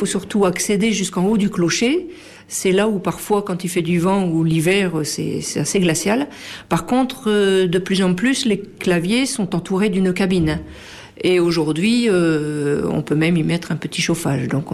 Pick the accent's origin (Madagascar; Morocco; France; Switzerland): France; Tourcoing, Hauts-de-France; Je suis effectivement de Tourcoing. Donc là-haut, dans le Nord, le carillon fait partie de la vie de tous les jours.